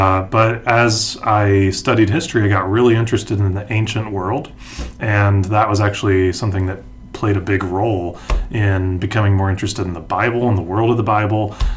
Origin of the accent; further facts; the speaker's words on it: Lebanon, Ohio, United States; also born or lived in Cincinnati; That's where I'm from originally. I was born in Cincinnati. Grew up in a small town about halfway between Cincinnati and Dayton, which are only about an hour apart. A little town called Lebanon, one of the suburbs there